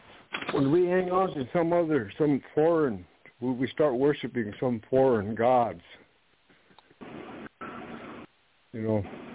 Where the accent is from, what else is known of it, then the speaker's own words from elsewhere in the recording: Dakota, United States; now in California, United States; That's the way we grew up back there in Dakota and stuff.